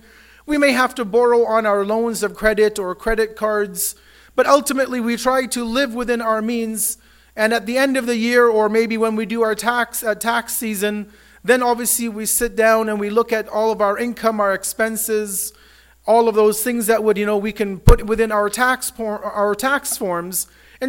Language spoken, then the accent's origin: English; Canada; Just as we as Canadian citizens, when we are working, we're getting our income, we do our taxes in the new year